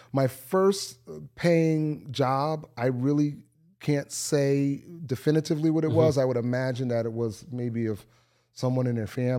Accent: New Haven, Connecticut, United States; It's being a young man growing up in the Elm City.

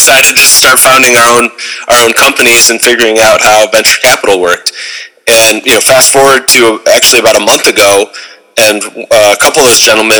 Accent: New York, United States; I grew up in New York, but not New York City. That's what everyone thinks. Western New York, which is a Rust Belt area, is what we say.

